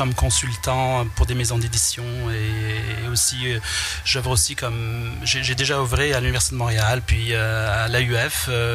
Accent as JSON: {"language": "French", "town": "Oran", "region": "Oran Province", "country": "Algeria", "said": "Alors, je suis d'origine algérienne, je suis d'origine d'Oran"}